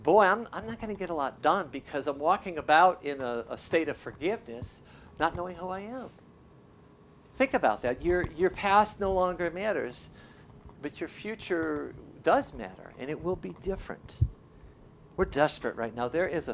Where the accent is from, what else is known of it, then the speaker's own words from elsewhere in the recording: United States; they're ridiculous for me, and I'm from America.